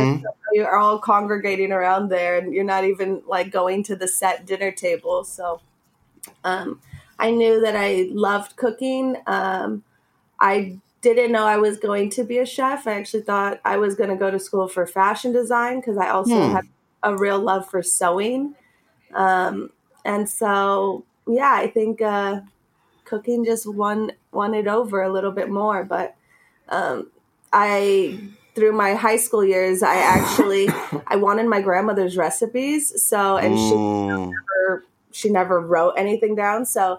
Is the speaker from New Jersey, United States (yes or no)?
no; Highland Park, California, United States; I mean, I grew up in Highland Park, so it was actually back in the day a restaurant called El Arco Aris.